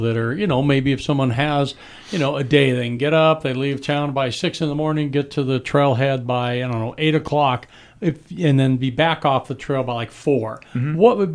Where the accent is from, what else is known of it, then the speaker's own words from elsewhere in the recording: Colorado, United States; I was born and raised in Colorado. I've been in Durango only 39 years.